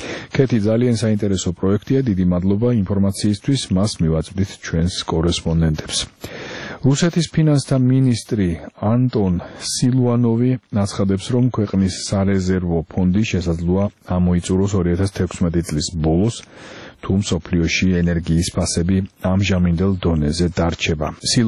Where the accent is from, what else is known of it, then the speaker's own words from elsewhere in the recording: Batumi, Adjara, Georgia; მე რახან ბათუმელი ვარ და მენატრება ჩემი ქალაქი